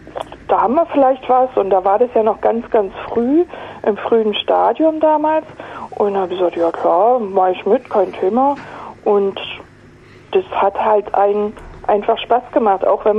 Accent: Berlin, Germany; moved away as an adult; now in Stuttgart, Germany; ich komme aus Berlin, da liegt mir das Sprechen vielleicht auch ein bisschen in die Gene, weiß ich nicht. Aber ich bin damals aus Berlin 98 gekommen und war da auch schon in der Selbsthilfe und bin in die Stuttgarter Selbsthilfe gekommen

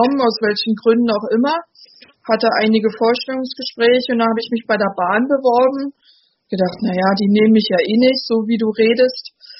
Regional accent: Berlin, Germany; Ich komme aus Ostberlin

